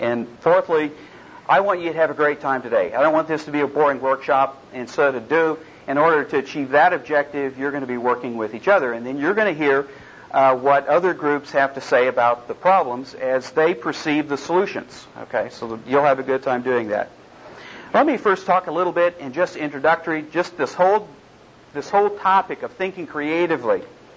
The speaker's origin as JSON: {"language": "English", "town": "Oklahoma City", "region": "Oklahoma", "country": "United States", "said": "I'm from Oklahoma City."}